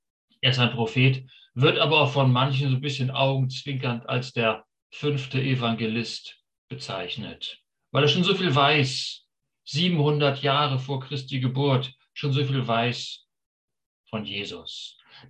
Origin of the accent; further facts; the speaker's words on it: Schleswig-Holstein, Germany; ich komme aus Schleswig-Holstein, okay?